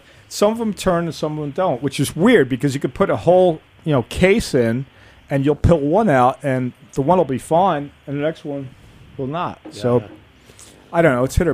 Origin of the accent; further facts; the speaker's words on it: Manhattan, New York, United States; I grew up in Manhattan, drinking a Sam Smith.